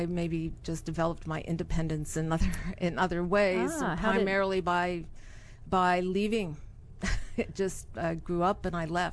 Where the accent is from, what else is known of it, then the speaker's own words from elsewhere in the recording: New Hampshire, United States; No, I'm not a Maryland person. I grew up in the White Mountains of New Hampshire.